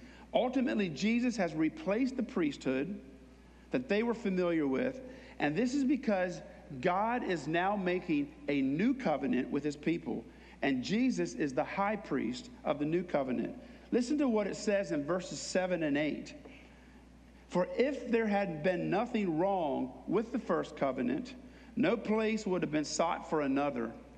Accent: Pennsylvania, United States; When I was a kid, I grew up near Lancaster, Pennsylvania.

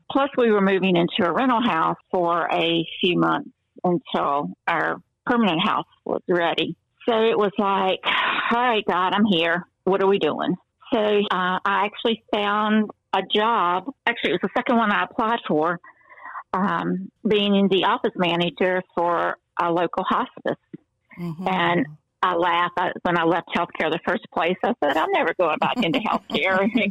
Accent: Buena Vista, Virginia, United States; we were in Harrisonburg for 21 years, and before that, I was born and raised in Buena Vista, and so we went back and lived there for 10 years, so most of my life had been in the Shenandoah Valley with the mountains and all of that beauty.

